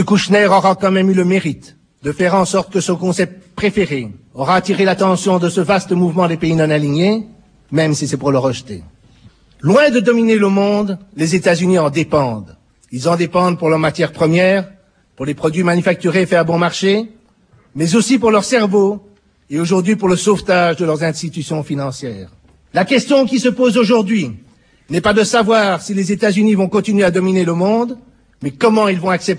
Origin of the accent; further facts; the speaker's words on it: Belgium; Je sais, Je sais, et mon accent le trahit, que je ne suis que belge.